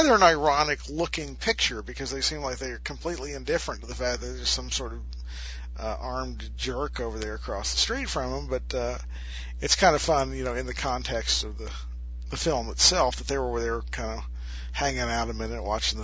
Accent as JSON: {"language": "English", "country": "United States", "tie": "born or raised there", "said": "being an American American child, having grown up in America, we had the requisite BB gun."}